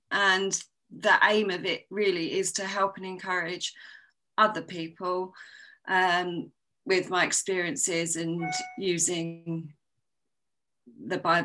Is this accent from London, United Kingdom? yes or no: no; South East England, United Kingdom; I'm from Sussex in the UK.